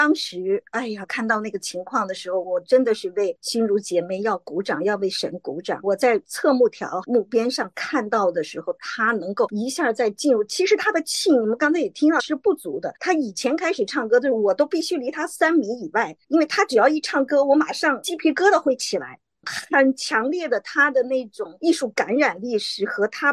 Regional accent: China; 因为我们从大陆出来的，我们都经过很多很多的事情。

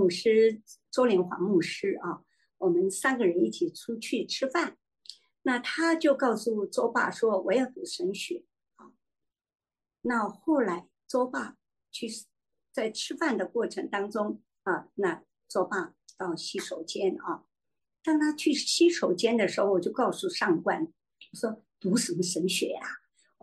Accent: China; 我说我不是，我是中国人呐

